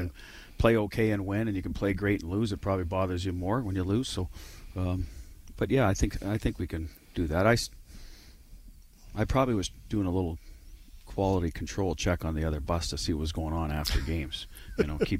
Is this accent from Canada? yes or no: yes; Canada; And being a Canadian, I didn't learn much about that in school in Canada.